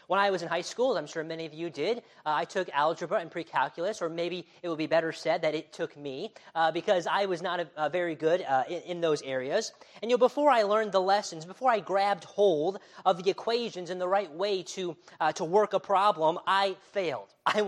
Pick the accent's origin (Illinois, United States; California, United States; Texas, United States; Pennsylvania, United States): Illinois, United States; But I'm from Illinois. I love my home state